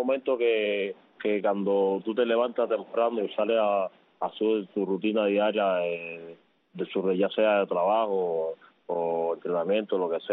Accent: Cuba; nosotros somos los primeros que debemos de darles el apoyo a nuestros paisanos cubanos

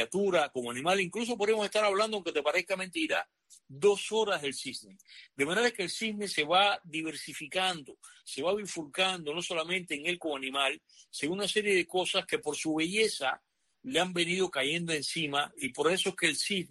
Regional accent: Cuba; para nosotros que somos cubanos

